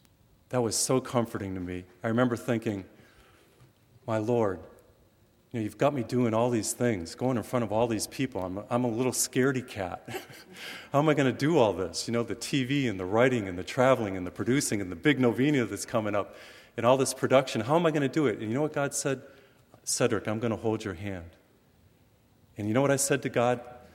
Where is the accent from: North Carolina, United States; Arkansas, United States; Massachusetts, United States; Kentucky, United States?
Massachusetts, United States; now in Houston, United States; I was flying to back to Houston from Massachusetts, my home state.